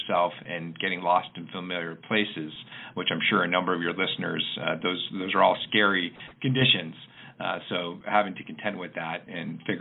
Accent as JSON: {"language": "English", "region": "Oregon", "country": "United States", "tie": "born or raised there", "said": "I grew up in Oregon, and we would go visit a beloved relative, my Aunt Lil, in California"}